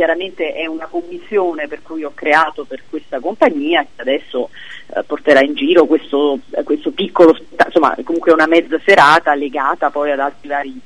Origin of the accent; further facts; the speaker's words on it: Rome, Lazio, Italy; No, io sono romana.